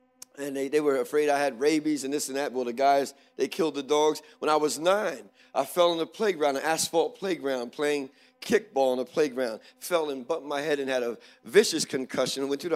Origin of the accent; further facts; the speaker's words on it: East Coast, United States; And I'm from the East Coast, so we have rivers that are different. The Delaware River, which is by Philadelphia, runs through Philadelphia, New Jersey.